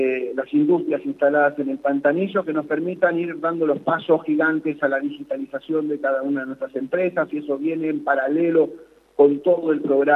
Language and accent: Spanish; Catamarca, Argentina; todos como sociedad, todos como argentinos, todos como catamarqueños y catamarqueñas